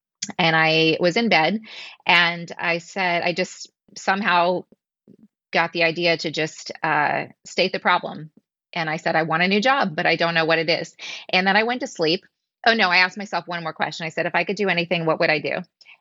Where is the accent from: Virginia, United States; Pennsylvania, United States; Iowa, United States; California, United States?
Virginia, United States; also born or lived in Kansas City; I grew up in Virginia, a few hours, so Southern Virginia, a few hours south of DC. And I would say mainly in Virginia, but also outside of Kansas City.